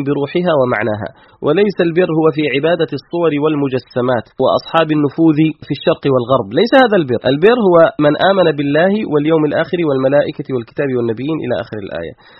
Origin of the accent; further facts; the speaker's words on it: Yemen; كان عندنا في اليمن شيء اسمه مصلحة الواجبات